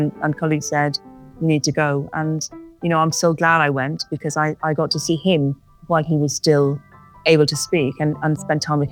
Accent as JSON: {"language": "English", "country": "Ireland", "tie": "born or raised there", "said": "I grew up in Ireland at the end of the 1980s."}